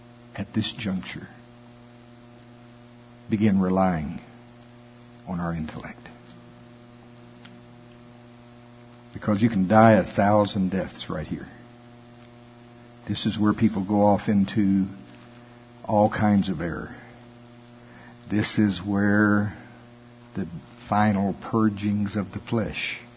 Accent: United States; born or raised there

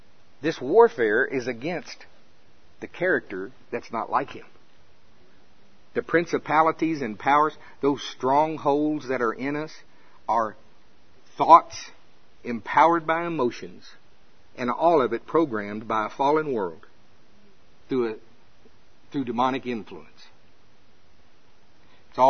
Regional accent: Shawnee, United States; Hey, I'm from Shawnee.

